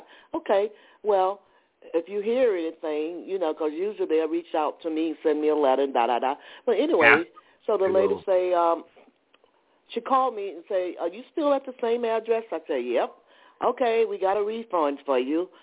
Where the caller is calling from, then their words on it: Georgia, United States; How you doing? I'm calling from Georgia.